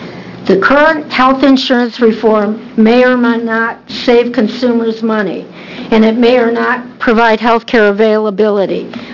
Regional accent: Florence, Oregon, United States; I'm from Florence, Oregon

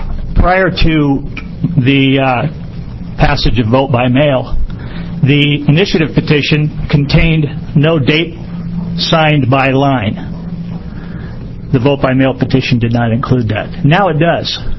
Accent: San Francisco, California, United States; born there; I don't have naturalization papers because I was born in San Francisco.

